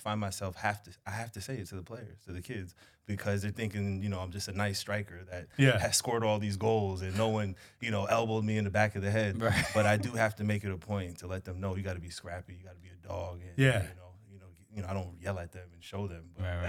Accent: New York, United States; I never back down from New York, so I'm very proud about being a New Yorker.

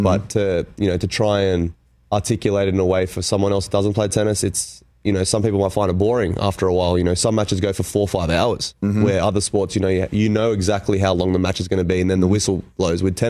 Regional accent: Canberra, Australian Capital Territory, Australia; You know, I grew up in Canberra

